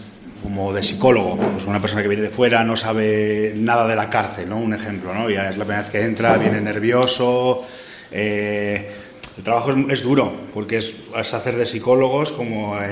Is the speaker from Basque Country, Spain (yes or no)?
yes; Basque Country, Spain; Yo volveré a mi pueblo, tranquilamente, que tengo ahí, estoy haciendo una casita en un pueblo aquí de Álava.